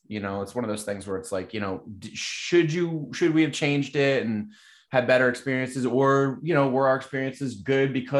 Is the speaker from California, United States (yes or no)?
no; Pennsylvania, United States; I mean, I grew up in Bucks County and I moved to Philly in 2000.